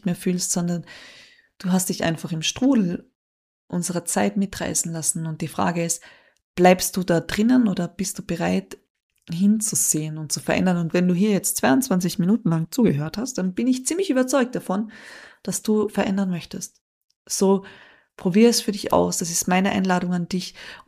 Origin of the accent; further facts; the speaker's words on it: Austria; So, sagen wir halt bei uns in Österreich.